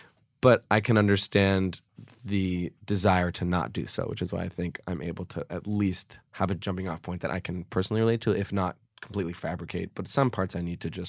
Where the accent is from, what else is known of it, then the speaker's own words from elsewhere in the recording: Los Angeles, California, United States; What, West, in like right Westwood. Near UCLA.